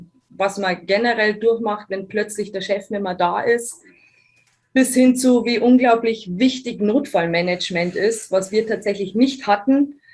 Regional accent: Bavaria, Germany; Aber auch wenn ich versuche, Hochdeutsch zu reden, kann ich meine Herkunft nicht leugnen. Also ja, ich bin aus Bayern. … bin 35 Jahre alt

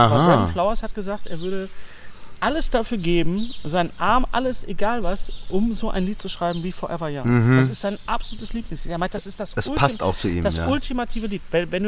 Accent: West Germany, Germany; Und was man so macht als Wessi

